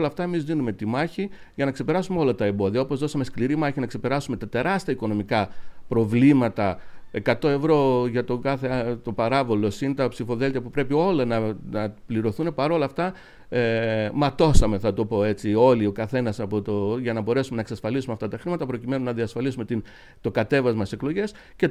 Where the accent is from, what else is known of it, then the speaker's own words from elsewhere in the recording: Eastern Macedonia and Thrace, Greece; Κατάγομαι από χωριά του Βορείου Εύρου. Για να πάω από το χωριό μου στην Ορεστιάδα, πραγματικά θέλεις μία ώρα γιατί ο δρόμος είναι αδιαπέραστος.